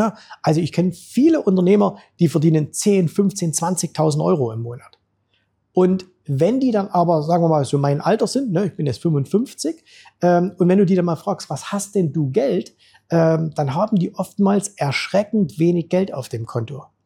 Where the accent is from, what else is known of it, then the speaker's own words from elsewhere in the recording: East Germany, Germany; Du weißt, ich bin in der DDR aufgewachsen.